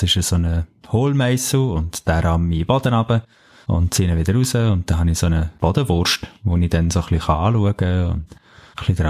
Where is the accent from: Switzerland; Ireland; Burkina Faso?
Switzerland; Bern; mein Heimatort im Emmental